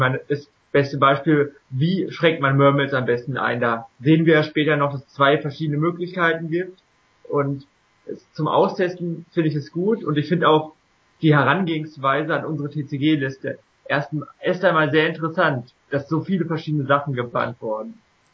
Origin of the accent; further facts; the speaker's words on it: Kassel, Hesse, Germany; Ja, ich komme aus der Nähe von Kassel und die Leute kennen mich wohl eher unter dem Namen … aus ETCG.